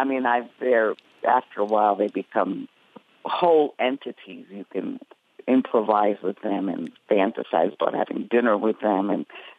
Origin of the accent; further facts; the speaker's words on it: South Bronx, New York, United States; because I'm Puerto Rican and I was born in the 50s and raised and watched a lot of television as I was growing up in the South Bronx.